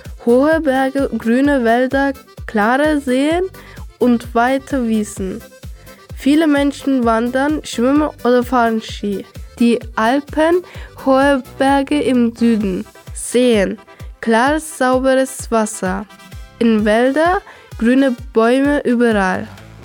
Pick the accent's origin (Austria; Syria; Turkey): Turkey; German is a second language; now in Germany; Ich komme aus Türkei